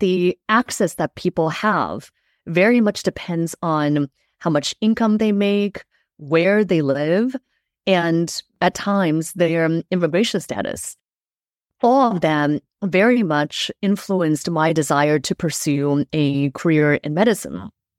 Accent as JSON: {"language": "English", "town": "Los Angeles", "region": "California", "country": "United States", "tie": "born or raised there", "also_born_or_lived": "China", "said": "So I was born in China. My parents and I came to the U.S. just before I turned 8, and we lived in some areas in Los Angeles after we moved here that were challenging"}